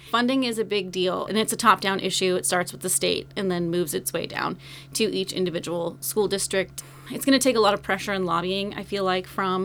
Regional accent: Wrangell, Alaska, United States; I was raised in Wrangell my whole life. We moved here in 1989.

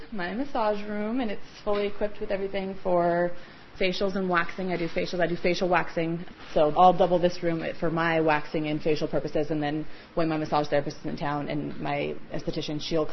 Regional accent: Ketchikan, Alaska, United States; also born or lived in Seattle; I was born and raised in Ketchikan. I moved down to Seattle for about 6 years and went to cosmetology school.

